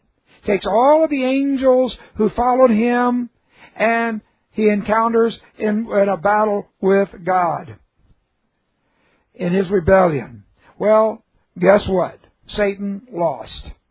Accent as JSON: {"language": "English", "town": "Houston", "region": "Texas", "country": "United States", "tie": "born or raised there", "also_born_or_lived": "California", "said": "People, I've grown up in a church. I've just grown up in church. We moved to Houston from California, and I was 3 or 4, and started going to my grandparents' denominational church."}